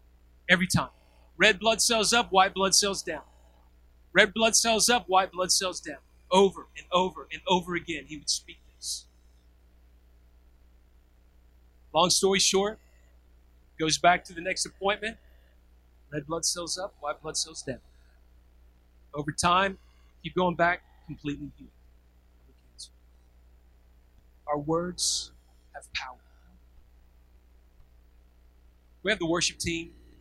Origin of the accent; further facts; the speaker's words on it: Tennessee, United States; now in Australia; because I grew up in Tennessee and ended up here in Australia.